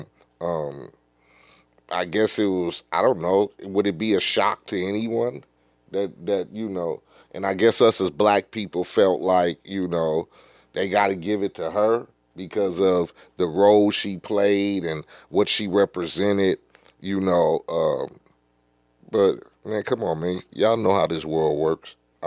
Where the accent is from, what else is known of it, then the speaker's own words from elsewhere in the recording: Compton, California, United States; I'm a nigga from Compton, born and raised.